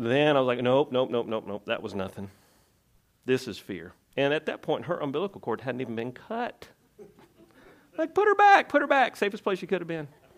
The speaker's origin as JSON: {"language": "English", "region": "Tennessee", "country": "United States", "said": "I'm from Tennessee. The land does not move and I do not see water."}